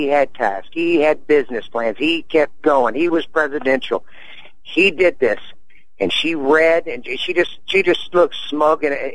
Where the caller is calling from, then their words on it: Albuquerque, New Mexico, United States; Well, hi there. I'm calling from Albuquerque